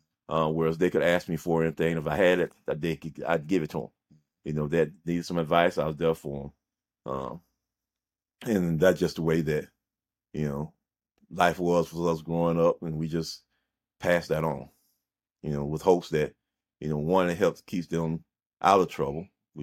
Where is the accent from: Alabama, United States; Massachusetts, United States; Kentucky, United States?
Alabama, United States; Seale; Like, so we come from an area in Alabama, like I said, it was called Seal, Alabama.